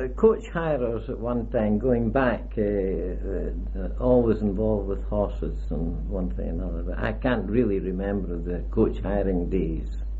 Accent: Crieff, Scotland, United Kingdom; I was born in Crieff on the 17th of April 1933.

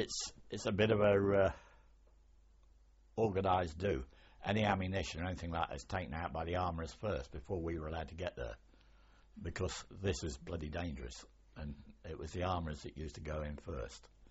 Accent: England, United Kingdom; I'm British, I'm English, and I really, really am, and still am.

